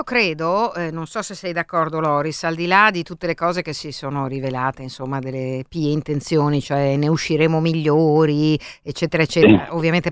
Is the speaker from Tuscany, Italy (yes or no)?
no; Milan, Lombardy, Italy; io sono di Milano, sono cresciuta qui, cioè sono proprio metropolitana.